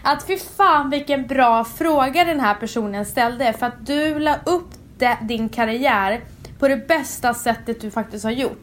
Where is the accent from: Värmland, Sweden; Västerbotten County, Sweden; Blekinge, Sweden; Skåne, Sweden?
Västerbotten County, Sweden; Umeå; also born or lived in Stockholm / New York; Jag kommer från Umeå. Växte upp där och sen flyttade jag till Stockholm.